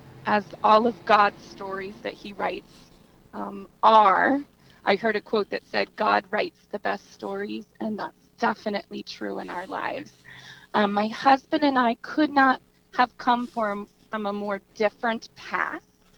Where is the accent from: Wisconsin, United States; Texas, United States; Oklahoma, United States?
Texas, United States; now in New Jersey, United States; He is from New Jersey. That's how we ended up back here. I'm from Texas.